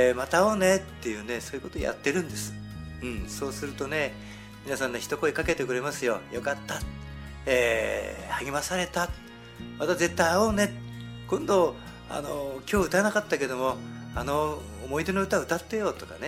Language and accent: Japanese; Tohoku, Japan; 僕も東北の人間です、それから親戚いとこ被災した方たちがたくさんいるんですよ。